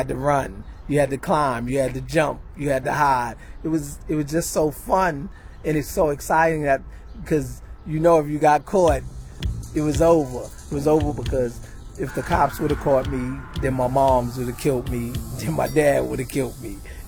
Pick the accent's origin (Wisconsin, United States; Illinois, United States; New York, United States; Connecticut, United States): New York, United States; Bronx; born and raised in the Bronx.